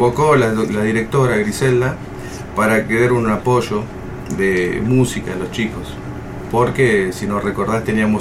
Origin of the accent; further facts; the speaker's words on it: José C. Paz, Buenos Aires Province, Argentina; yo soy de Buenos Aires, de José Paz. Vivo con mi familia. Consta de mi señora y dos hijos. Y estamos viviendo ahí. Mis padres también somos de Buenos Aires.